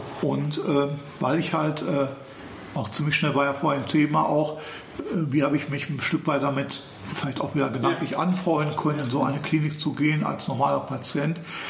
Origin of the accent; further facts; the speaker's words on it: Dortmund, North Rhine-Westphalia, Germany; ich komme ursprünglich aus Dortmund